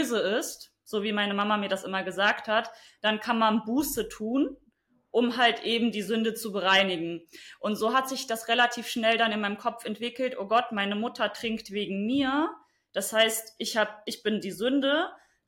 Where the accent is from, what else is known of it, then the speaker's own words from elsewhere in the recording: Germany; Also ich komme aus Deutschland, meine Eltern kommen aus Polen und aus dem Iran